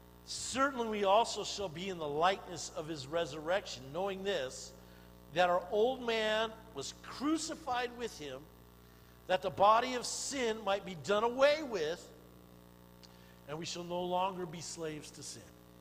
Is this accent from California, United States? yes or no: yes; California, United States; I said, hey … from California.